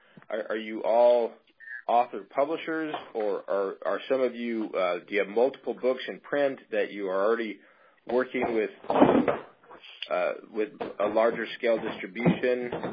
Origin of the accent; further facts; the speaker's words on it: Utah, United States; now in California, United States; I come from Utah, and I live in California now in the Central Valley.